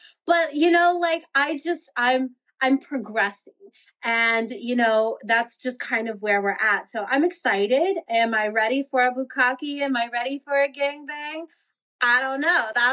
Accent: Texas, United States; For me, I'm from Texas. I grew up, my dad's side is Catholic.

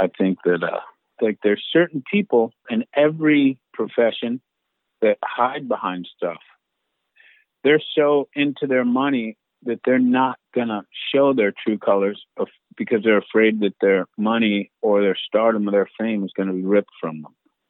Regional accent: New York, United States; My mom grew up in Durham, North Carolina, and she didn't want to have me grow up in the hood. So she moved to New York.

